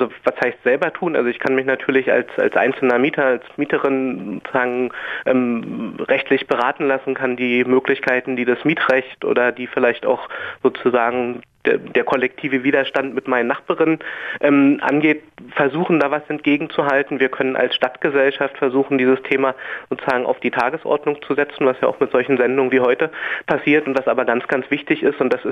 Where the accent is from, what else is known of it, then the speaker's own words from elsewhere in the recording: Berlin, Germany; wir haben sozusagen als Berliner und Berlinerinnen lange Zeit, glaube ich, das Glück gehabt